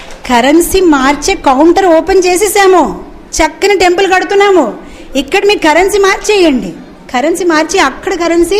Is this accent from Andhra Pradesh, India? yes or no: no; Hyderabad, Telangana, India; 100% హైదరాబాద్లో పుట్టి పెరిగాను నేను.